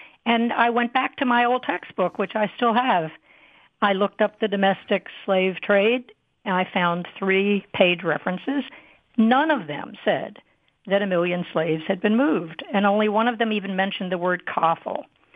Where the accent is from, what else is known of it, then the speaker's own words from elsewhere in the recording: Hooper's Island, Maryland, United States; born there; I was born on Hopper's Island. I'm a graduate of Wicomico High School. My family's been on the Eastern Shore since it was first settled in 1659.